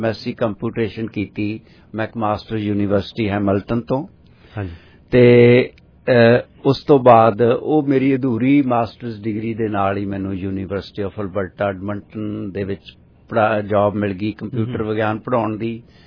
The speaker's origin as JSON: {"language": "Punjabi", "town": "Chak Bhaika", "region": "Punjab", "country": "India", "tie": "born or raised there", "said": "ਉਹ ਸਾਡੇ ਪਿੰਡ ਚੱਕ ਭਾਈਕਾ ਉਨ੍ਹਾਂ ਦੇ ਹਲਕੇ ਚ ਆਉਂਦਾ ਸੀ"}